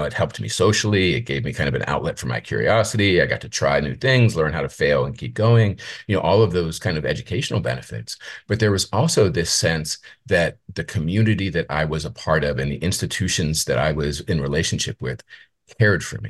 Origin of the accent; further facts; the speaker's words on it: Penn Hills, Pennsylvania, United States; I grew up outside of Pittsburgh in an inner ring suburb called Penn Hills. And this was in the 1970s and 80s when the community was still mostly white. My family's white, my teacher was white.